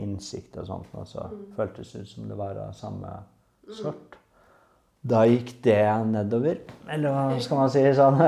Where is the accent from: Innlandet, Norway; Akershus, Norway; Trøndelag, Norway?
Akershus, Norway; Kolbotn; now in Oslo, Norway; jeg kommer fra Kolbotn, sør for Oslo, flyttet til byen på videregående, og så jeg bodd I byen siden da, unntatt Kabelvåg et år, og Lillehammer tre år.